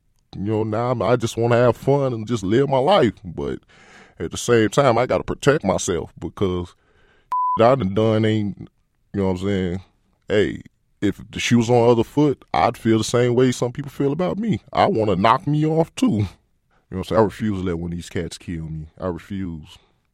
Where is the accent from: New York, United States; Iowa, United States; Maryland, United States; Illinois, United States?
Illinois, United States; Chicago; I grew up in Humboldt Park when it was wild.